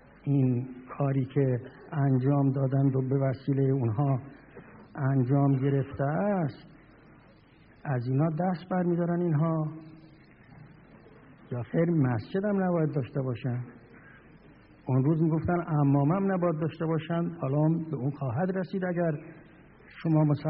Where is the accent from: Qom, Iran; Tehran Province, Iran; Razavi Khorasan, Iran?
Qom, Iran; من قوم رو میشناسم، من که تو قوم بزرگ شدم. من قبل از این که همه شما تقریبا متولد بشید آمدم قوم رو همون جام بودم و هستم.